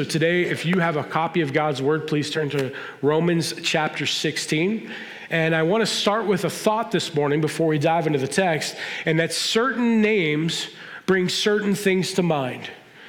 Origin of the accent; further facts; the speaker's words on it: Pittsburgh, Pennsylvania, United States; we're not haters from Pittsburgh.